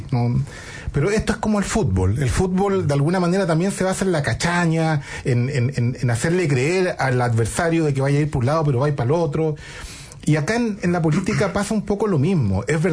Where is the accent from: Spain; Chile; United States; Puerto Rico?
Chile; como somos todos los chilenos